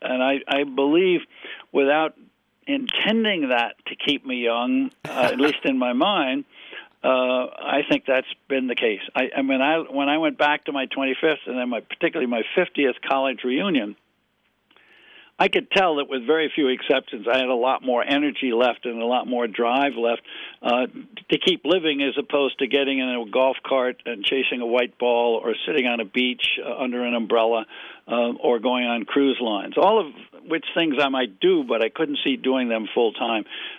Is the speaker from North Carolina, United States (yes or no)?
no; Greenville, South Carolina, United States; Yeah, well, I began actually in high school working for my hometown newspaper in the summer in Greenville, South Carolina.